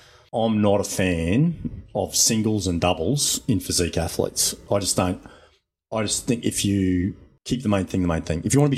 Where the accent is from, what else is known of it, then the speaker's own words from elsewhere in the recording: Chinchilla, Queensland, Australia; You couldn't get more Australian than me. I'm from Chinchilla, Western Queensland, mate.